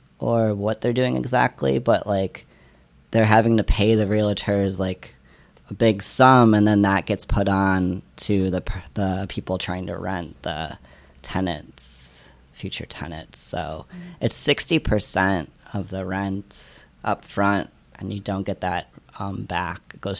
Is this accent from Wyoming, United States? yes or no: no; Cleveland, Ohio, United States; Yeah, I'm trying to move here. I'm from Cleveland, Ohio, and have been in this area for a few weeks.